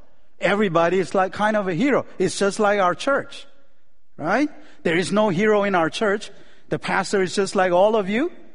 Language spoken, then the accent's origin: English; Chicago, Illinois, United States; So I'm a Cubs fan. I'm from Chicago. My son born there. My wife and I, we all started there.